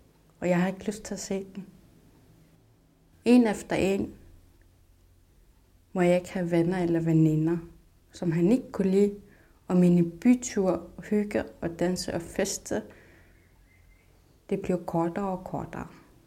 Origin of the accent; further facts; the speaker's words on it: Nuuk, Sermersooq, Greenland; also born or lived in Sisimiut / Copenhagen; Jeg er 31 år gammel. Jeg er født i Sisimiut, opvokset i Nuuk, København.